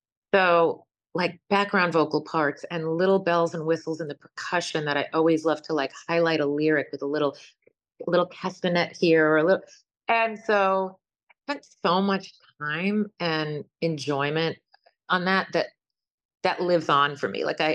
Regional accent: New York, United States; And when I was a kid growing up in New York, it was my very first dream to be a Broadway star.

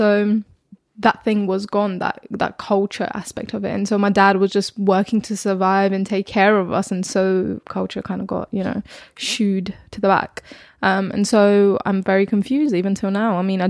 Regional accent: Pakistan; I mean, I grew up in Pakistan

